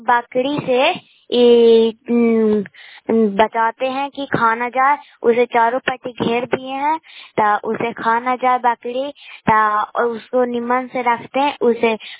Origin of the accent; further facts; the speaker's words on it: Bihar, India; मैं नालंदा जिला के रहने वाली हूँ।